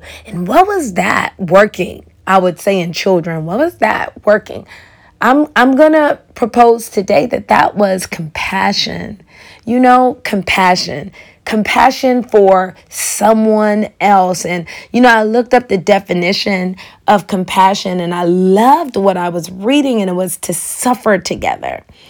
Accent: Chicago, Illinois, United States; We grew up in Chicago, and I have three other siblings. It was four of us.

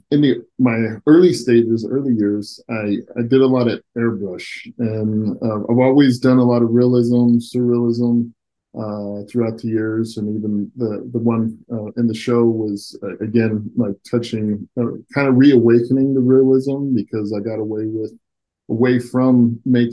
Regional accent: Kentucky, United States; Yeah, so I grew up in Kentucky.

